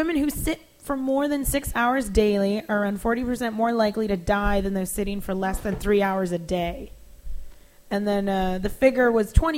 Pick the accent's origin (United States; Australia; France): United States; Joliet, Illinois; Now, I found this other story, which they're from my hometown of Joliet.